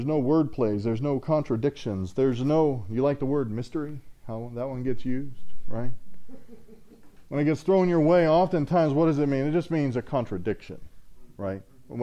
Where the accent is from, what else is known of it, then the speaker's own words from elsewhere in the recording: Texas, United States; if somebody were to write like a historical fiction novel about my life growing up in South Central Texas, it would be King of the Hill.